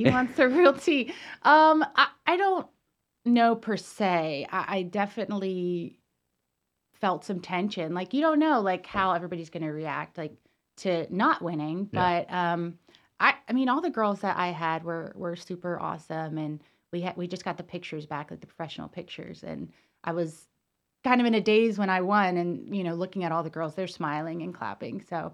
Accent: Asheville, North Carolina, United States; I was raised in Asheville.

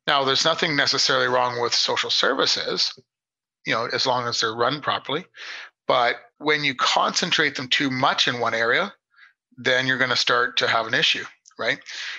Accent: Calgary, Alberta, Canada; because I am from the West of Calgary, I was raised in Oak Ridge Estates

